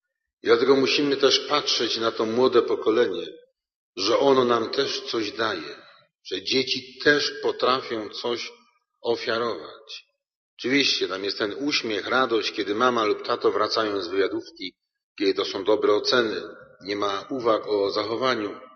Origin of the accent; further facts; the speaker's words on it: Wrocław, Lower Silesian Voivodeship, Poland; W moim dzieciństwie myśmy mieli, we Wrocławiu mieszkaliśmy właściwie w jednym pokoju i kuchni. Pięcioosobowa rodzina.